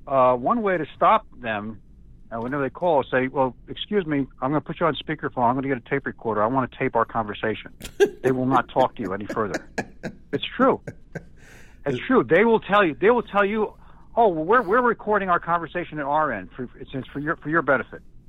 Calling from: New Jersey, United States; I'm calling from New Jersey. Here in New Jersey, a couple of years ago, we had a scam going around

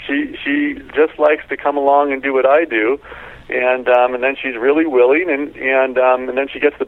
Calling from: Yosemite, California, United States; Calling you from home, Yosemite, California.

